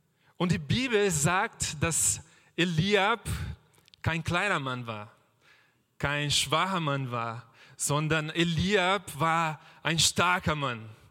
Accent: Brazil; German is a second language; Übrigens, ich komme aus Brasilien, das habe ich vergessen zu sagen.

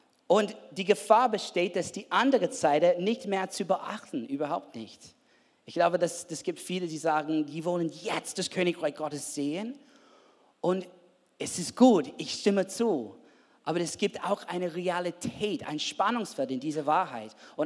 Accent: United States; German is a second language; now in Germany; dass ich als Amerikaner kann auch auf dieser Bühne mit meiner unperfektes Deutsch ein Predigt unterhalten oder geben

